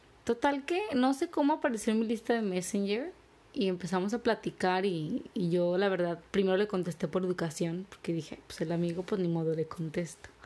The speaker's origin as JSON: {"language": "Spanish", "town": "León", "region": "Guanajuato", "country": "Mexico", "also_born_or_lived": "New York", "said": "Yo estaba viviendo en Nueva York hace como 10 años. Yo soy de León, él es de Monterrey"}